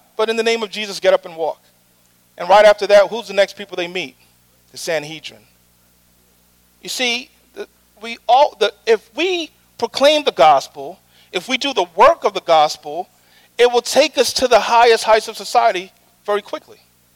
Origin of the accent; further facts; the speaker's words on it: Guyana; born there; I was born in Guyana, South America.